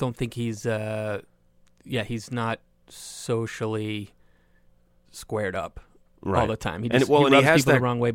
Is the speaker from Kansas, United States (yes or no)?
no; Newton, Massachusetts, United States; Yeah, I'm from Newton